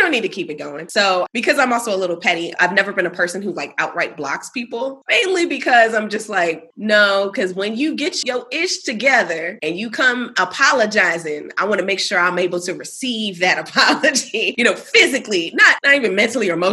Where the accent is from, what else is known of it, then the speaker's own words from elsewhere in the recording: Brooklyn, New York, United States; also born or lived in Bronx; And born and raised in Brooklyn, moved to the Bronx when I was a preteen.